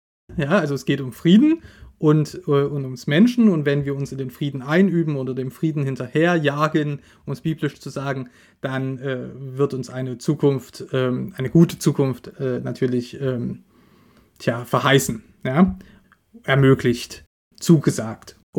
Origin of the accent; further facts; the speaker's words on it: eastern Germany, Germany; Da habe ich auch ein eigenes Ohr natürlich als Ossi darauf